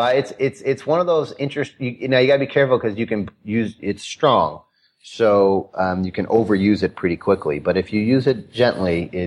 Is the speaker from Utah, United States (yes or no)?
no; Chicago, Illinois, United States